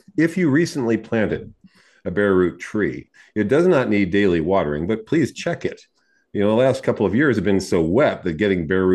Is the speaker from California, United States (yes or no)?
yes; California, United States; I grew up in Southern California. We didn't have Santa Ana winds in January.